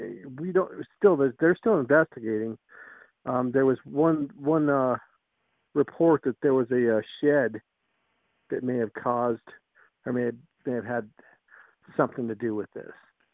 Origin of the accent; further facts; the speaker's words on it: Wyoming, United States; moved away; that I'm from Wyoming. That was 2006 when I moved up here